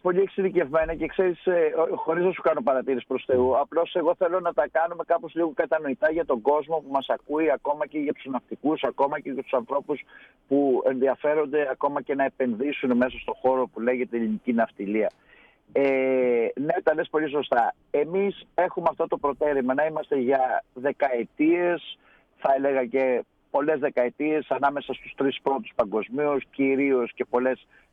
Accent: Greece; έχουμε και μια τρομερή ικανότητα σαν Έλληνες να ξέρουμε τη διαχείριση του κινδύνου

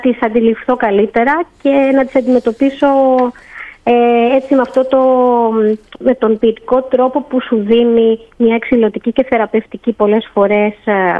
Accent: Thessaloniki, Central Macedonia, Greece; also born or lived in Cyprus; Κατάγομαι από τη Θεσσαλονίκη και την Κύπρο.

